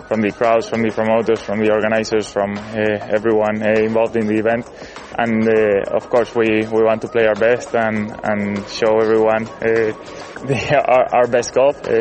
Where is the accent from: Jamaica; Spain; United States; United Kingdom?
Spain; English is a second language; It's always a pleasure to play in my home country.